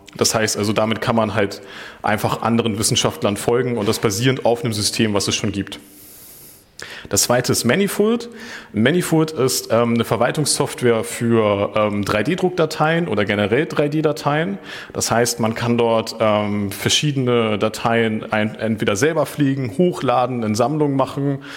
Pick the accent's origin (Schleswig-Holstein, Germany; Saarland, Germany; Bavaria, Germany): Schleswig-Holstein, Germany; Flensburg; Ich komme aus Flensburg, da ist das alles ein bisschen weiter weg